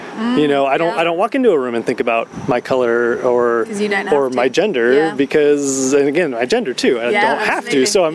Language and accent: English; California, United States; growing up in California, it's a lot easier